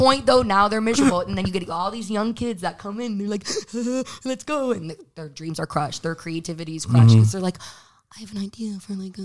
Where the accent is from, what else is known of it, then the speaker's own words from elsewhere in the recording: Coventry, Rhode Island, United States; I grew up in Coventry, West Warwick.